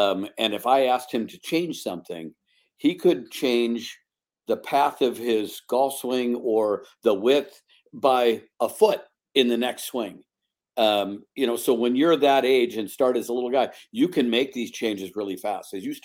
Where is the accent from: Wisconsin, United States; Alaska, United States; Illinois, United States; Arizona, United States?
Wisconsin, United States; I do remember I grew up in Wisconsin, not far from you.